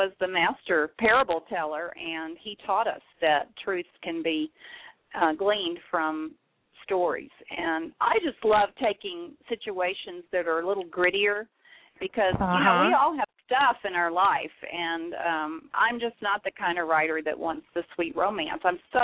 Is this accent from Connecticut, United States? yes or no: no; Normal, Illinois, United States; I just had one at Barnes & Noble in Bloomington, Normal, Illinois, which is Normal is my hometown, this past weekend